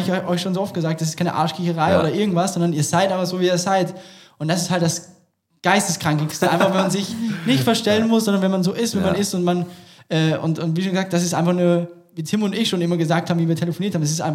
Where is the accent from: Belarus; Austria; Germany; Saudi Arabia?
Austria; Sorry, ich bin Österreicher.